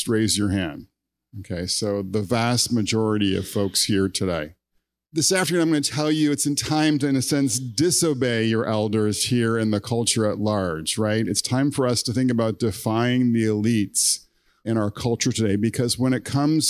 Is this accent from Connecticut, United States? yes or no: yes; Connecticut, United States; how it's kind of playing out too on a college campus in the state where I grew up in Connecticut.